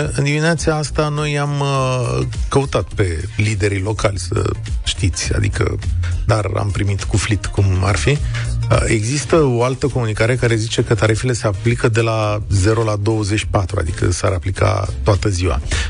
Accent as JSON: {"language": "Romanian", "town": "Iași", "region": "Iași County", "country": "Romania", "tie": "born or raised there", "said": "în special la Iași, orașul natal, după 7 ani de când n-am mai fost acasă."}